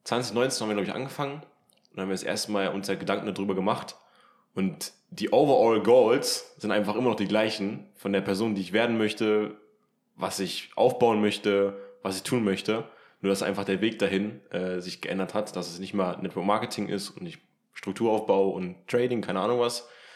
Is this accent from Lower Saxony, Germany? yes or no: yes; Hildesheim, Lower Saxony, Germany; also wir kommen ja ursprünglich aus Hildesheim